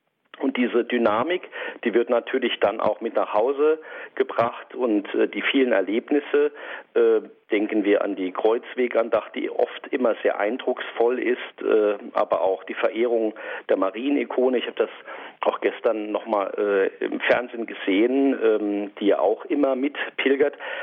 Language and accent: German; Saarland, Germany; Ja, also so als Saarländer hat man auch eine gewisse Nähe zu Frankreich